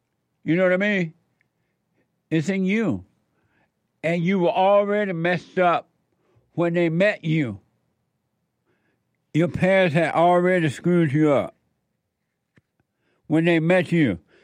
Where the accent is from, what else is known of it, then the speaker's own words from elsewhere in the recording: Alabama, United States; I grew up in Alabama, and I grew up with country and Western music.